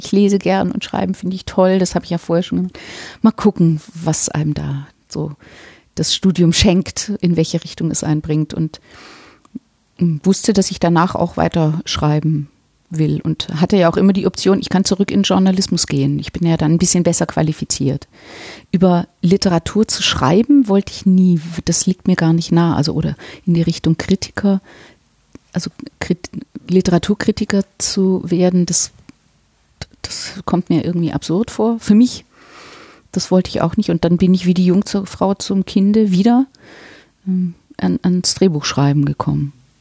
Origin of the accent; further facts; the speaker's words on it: Baden-Württemberg, Germany; now in Wuppertal, Germany; Ja, ich bin Schwäbin.